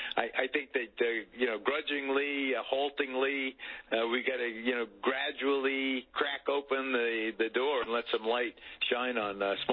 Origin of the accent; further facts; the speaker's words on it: New York, United States; New York, where I was growing up in New York, and you see Jersey plates